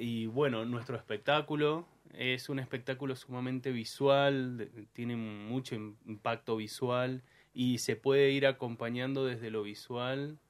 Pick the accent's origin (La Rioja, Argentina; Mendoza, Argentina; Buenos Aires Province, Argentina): Mendoza, Argentina; yo soy de acá, de Mendoza, de Pájaro Negro